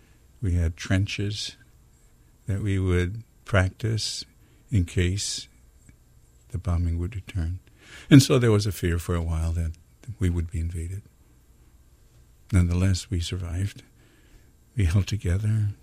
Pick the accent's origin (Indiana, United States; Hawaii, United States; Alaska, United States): Hawaii, United States; Waimanalo; also born or lived in Kaimuki; I grew up originally in Waimanalo, but spent a good time of my life in Kaimoki.